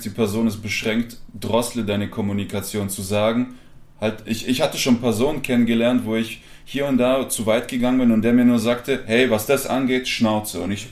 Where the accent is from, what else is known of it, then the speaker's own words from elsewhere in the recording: Russia; German is a second language; Nein, ich bin Russe, ich darf kaputt reden.